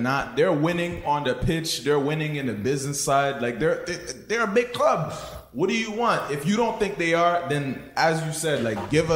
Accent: Haiti; I'm bro. Haitian.

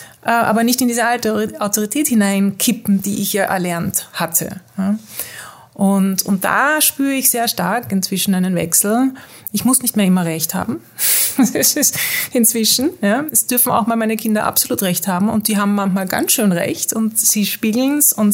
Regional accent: Netherlands; moved away; also born or lived in Mexico; ich bin in Holland aufgewachsen mit österreichischen Eltern und bin aus lauter nicht mehr auskennen, wer ich eigentlich bin, dann mal nach Mexiko ausgewandert

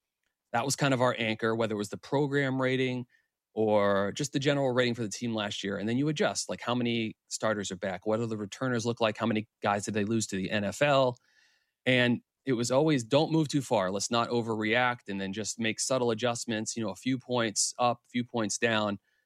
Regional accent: Harrisonburg, Virginia, United States; I grew up in Harrisonburg, Virginia. My parents taught accounting at James Madison.

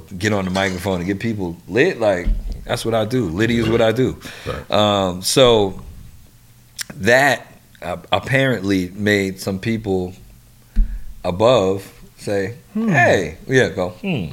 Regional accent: New York, United States; I love my New York teams because I'm from New York.

